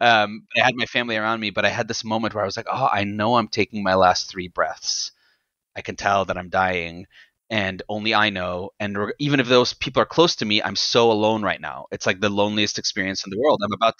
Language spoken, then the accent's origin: English; Egypt; now in United States; as a young kid, it was great, man. I mean, Egypt, the one thing that's really nice about growing up in Egypt the way I did